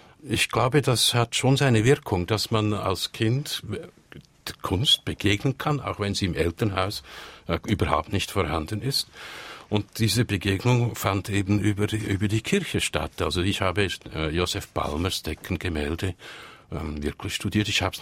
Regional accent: Kriens, Lucerne, Switzerland; Ich komme von Luzern. Ich bin in Kriens aufgewachsen.

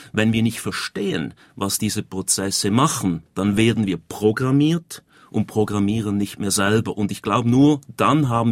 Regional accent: Switzerland; bei uns in der Schweiz

